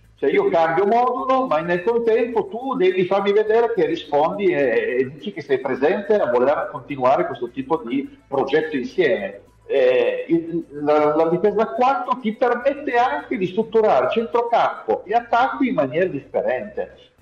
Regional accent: Grugliasco, Piedmont, Italy; io vivo in un piccolo, io sono di Grugliasco, sì, vivo sì, in un piccolo borgo rispetto a Torino

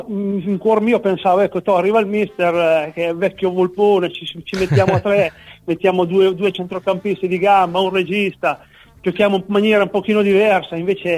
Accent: Sant'Angelo in Vado, Marche, Italy; now in Senigallia, Italy; il mio paese natale è Sant'Angelo in Vado, nell'Alto Montefeltro.

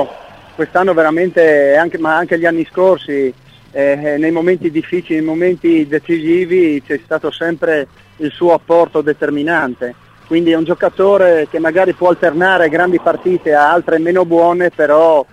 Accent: Savorgnano del Torre, Friuli-Venezia Giulia, Italy; Tutto questo in Friuli, vicino al mio paese, a Savorgnano del Torre, dove abita mio figlio, ecco.

